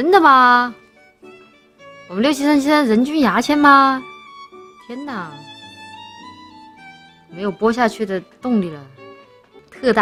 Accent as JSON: {"language": "Chinese", "region": "Shanghai", "country": "China", "said": "我是哪点的人？我是上海人噻"}